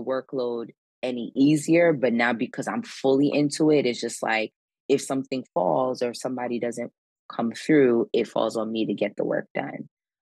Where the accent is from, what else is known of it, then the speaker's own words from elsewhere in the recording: Brooklyn, New York, United States; born there; I'm sorry, I'm Haitian and I was born in Brooklyn, New York.